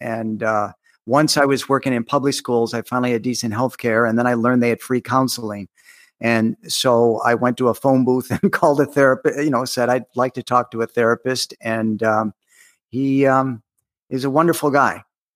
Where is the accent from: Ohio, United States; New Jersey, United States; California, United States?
Ohio, United States; I'm an Ohio boy. I grew up in Ohio, but I like to say, I grew up in Ohio, but I escaped.